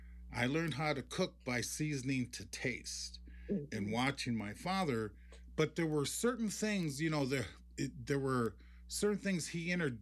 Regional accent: Minneapolis, Minnesota, United States; And my father was from Des Moines. And so while I grew up in North Minneapolis in the Black community

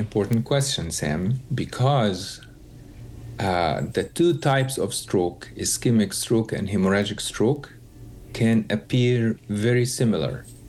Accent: Cairo, Cairo Governorate, Egypt; moved away as an adult; now in United States; I'm from Egypt originally. I went to medical school in Egypt, Cairo, Egypt, and I did my residency training there as well.

